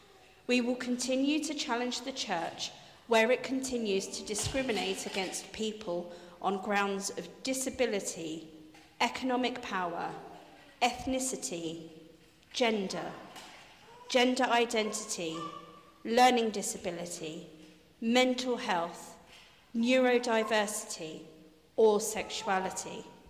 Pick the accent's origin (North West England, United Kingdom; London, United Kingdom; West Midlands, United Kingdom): London, United Kingdom; as a person born and raised in Southeast London, I feel privileged to live in an area rich in diversity.